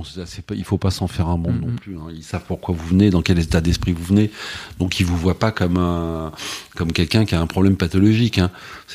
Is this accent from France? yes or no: yes; Southern France, France; Moi, je suis du Sud, je démarre un peu au quart de tour.